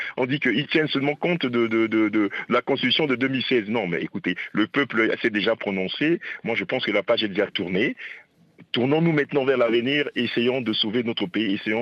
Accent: Central African Republic; Oh non, mais en tant que Centrafricain, on ne peut pas être contre un dialogue.

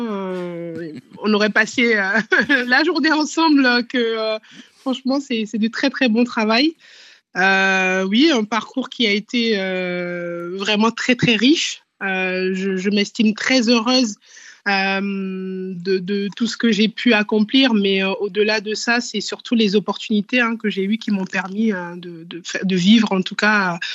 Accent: Benin; je pense à l'Afrique, à ce vivier chez moi au Bénin

